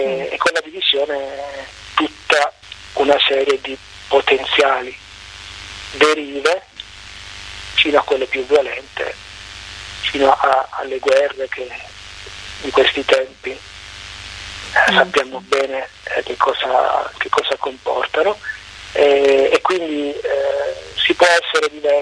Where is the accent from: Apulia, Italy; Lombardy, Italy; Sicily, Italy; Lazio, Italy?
Apulia, Italy; Noci; quella invece è una canzone che è dedicata al mio paese, che è Noci, come hai ricordato all'inizio. È un paese che si trova a metà strada tra Taranto, appunto, e Bari, è in provincia di Bari di fatto